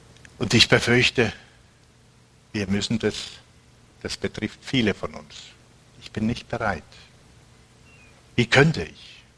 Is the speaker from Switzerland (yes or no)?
no; Finland; In meiner Heimat in Finnland